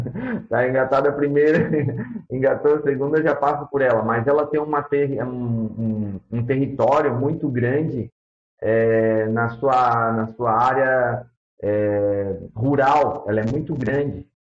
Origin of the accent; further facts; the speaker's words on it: Santa Catarina, Brazil; Os catarinenses, a gente já fala um pouco cantado, um pouco diferente, um pouco arranhado, né?